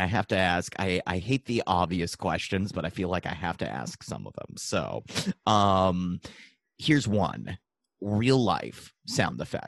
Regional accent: Dover, Massachusetts, United States; Yeah, I'm from Massachusetts too, actually.

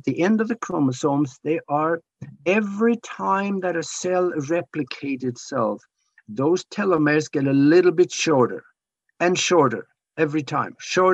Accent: Norway; I grew up in Norway, so I know a little bit about those guys

